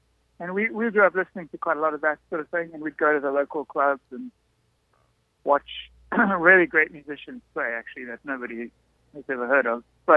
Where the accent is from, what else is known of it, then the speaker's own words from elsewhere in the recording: Cape Town, Western Cape, South Africa; So, I grew up on the beach in Cape Town. So, I like these parts. Reminds me of home.